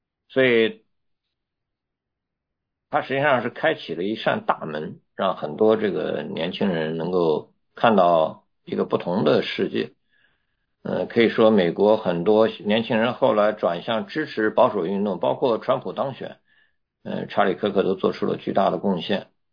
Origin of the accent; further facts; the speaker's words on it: China; 我们来自中国大陆的人都知道九月有个九月九号